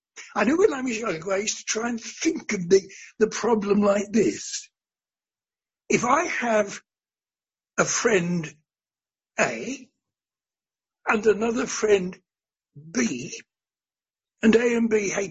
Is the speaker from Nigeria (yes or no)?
yes; Nigeria; that it's the culture we come from. We come from Nigeria, and there are those there from the West Indies.